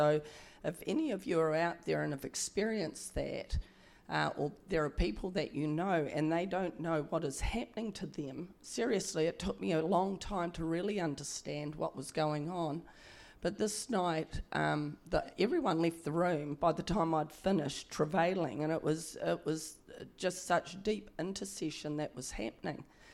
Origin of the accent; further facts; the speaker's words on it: Te Aroha, Waikato, New Zealand; And I never forget when I was in Te Araha, and it was my hometown, and I went to church, and it was a Baptist church